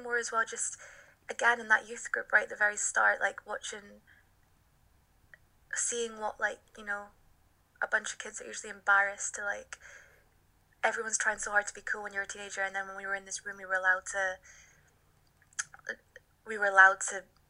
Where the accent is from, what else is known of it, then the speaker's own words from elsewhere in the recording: Forres, Scotland, United Kingdom; I grew up in Forres, and there's not really, there wasn't like a ton of stuff to do around there